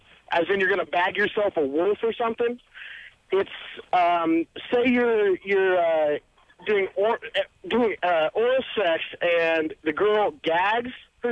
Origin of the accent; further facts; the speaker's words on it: San Diego, California, United States; I'm actually from San Diego, so I wouldn't sell them.